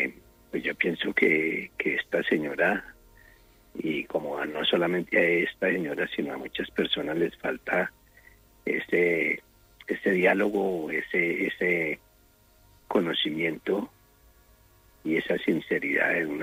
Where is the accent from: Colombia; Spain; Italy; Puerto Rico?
Colombia; Yo soy colombiano, soy educador, tengo una licenciatura en educación para mayores. Allá en Colombia se le dice adultos, pues.